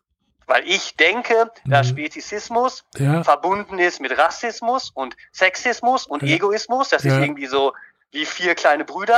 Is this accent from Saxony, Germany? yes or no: yes; Leipzig, Saxony, Germany; Ich komme ja aus Plagwitz, ja, und wohne in Plagwitz.